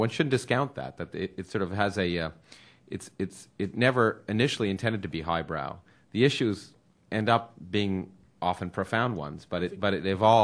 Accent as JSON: {"language": "English", "town": "Cleveland", "region": "Ohio", "country": "United States", "said": "I'm from Cleveland."}